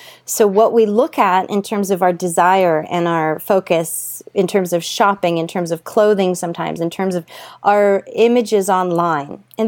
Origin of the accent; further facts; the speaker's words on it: Canada; I'm Canadian